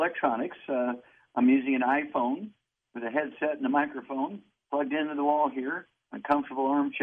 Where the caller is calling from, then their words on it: Turks & Caicos Islands; I'm calling you from the Turks and Caicos.